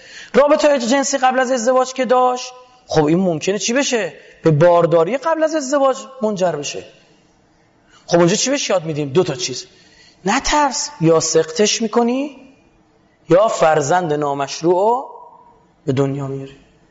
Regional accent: Iran; به خاطر اینکه میگم بچه ایرانم

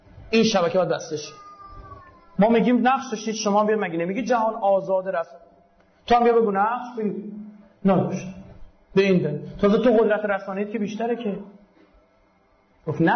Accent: Iran; به عنوان یک پژوهشگر، به عنوان یک ایرانی، به عنوان یک مسلمان

